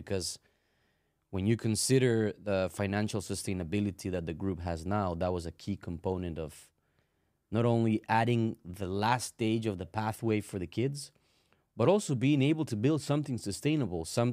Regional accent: Costa Rica; growing up in Costa Rica as a kid, I thought that's exactly what I needed, you know?

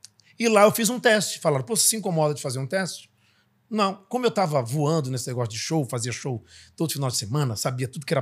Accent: Fortaleza, Ceará, Brazil; born there; now in São Paulo, Brazil; eu nasci na capital, em Fortaleza. Eu e meus irmãos, né? Minha mãe era de Morada Nova, meu pai era de. Minha mãe era de Quixadá, olha, trocando as bolas. E meu pai de Morada Nova. Mas eu já nasci na capital.

